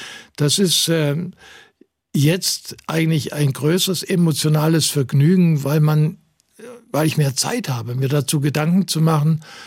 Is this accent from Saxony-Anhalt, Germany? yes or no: no; Greiz, Thuringia, Germany; born there; Ja, ich habe ein paar alte Bekannte in meine Geburtsstadt Greiz mitgenommen.